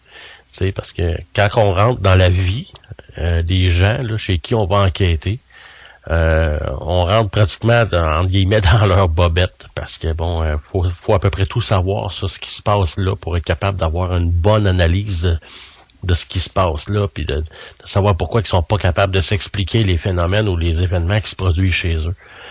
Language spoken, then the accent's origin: French; Sherbrooke, Quebec, Canada; J'étais de Sherbrooke, même un petit peu plus loin, là, dans la région de Cookshire